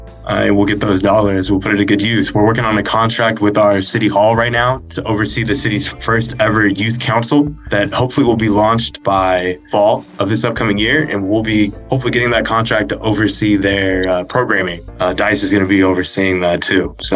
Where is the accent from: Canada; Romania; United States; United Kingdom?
United States; Banning, California; I'm from the Inland Empire